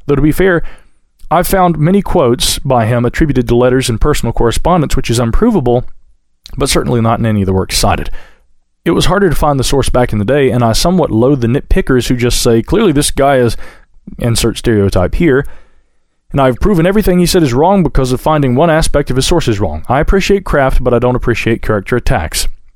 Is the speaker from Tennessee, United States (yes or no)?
yes; Nashville, Tennessee, United States; now in Brownsville, United States; I was born and lived in Nashville for 35 years